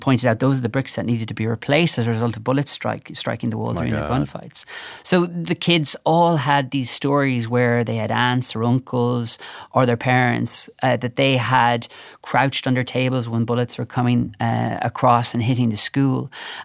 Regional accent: Virginia, Ulster, Ireland; also born or lived in Dublin; I actually spent the first 2 years of my life in Dublin before we moved to Virginia in County Cavan, not far from the border. And I lived there till I was seven.

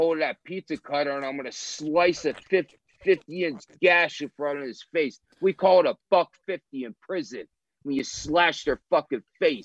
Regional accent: National Park, New Jersey, United States; And listen, I'm from National Park, New Jersey. I'm proud of where I'm from. All my friends and my people still live there with their families.

